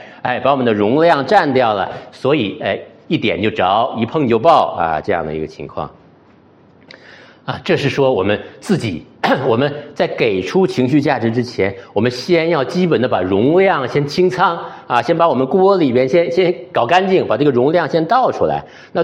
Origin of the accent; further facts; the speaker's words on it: Shenyang, Liaoning, China; 那我老家在沈阳，这个我不知道大家现在还用不用高压锅。我们小的时候，沈阳我们有一个